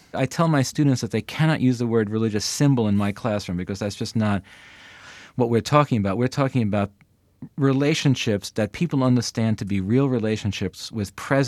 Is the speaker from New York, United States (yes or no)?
yes; Bronx, New York, United States; And my parents were very, very concerned about me going into Brooklyn, which we're all from the Bronx.